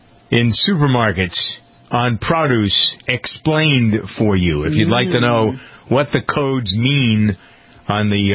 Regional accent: United States; Well, what do you expect? I am an American.

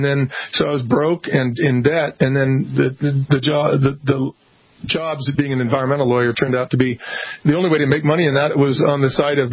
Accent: Boulder, Colorado, United States; also born or lived in East Coast; I was born on the East Coast, came to Boulder, Colorado as a young kid, grew up in Boulder, Colorado

